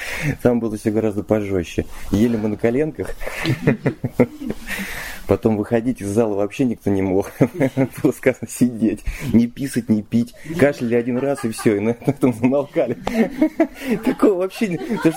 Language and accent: Russian; Kaluga, Kaluga Oblast, Russia; я из Калуги.